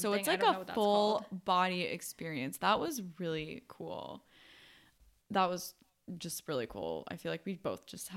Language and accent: English; San Diego, California, United States; born there; Okay, I was born in San Diego, and actually 10 minutes from where I live right now, which is funny, but because I live like 10 minutes away from my parents' house.